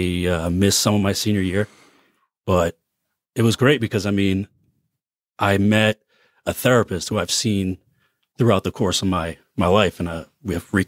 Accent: Hasbrouck Heights, New Jersey, United States; I grew up in Lower Bergen County, Hasbrook Heights, New Jersey.

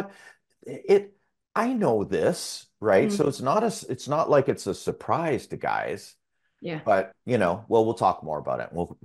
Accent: Canada; So I grew up with in Canada with German parents, immigrants. So I'm first generation Canadian

